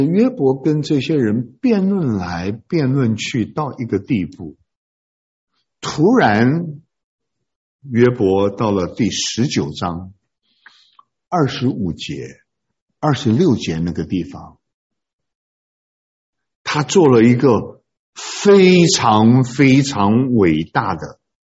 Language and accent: Chinese; China; 我们中国人的老话说，天有不测风云，人有旦夕祸福